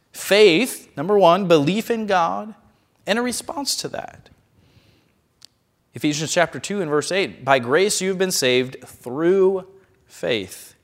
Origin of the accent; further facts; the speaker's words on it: the South, United States; I'm from the South. I love Chick-fil-A.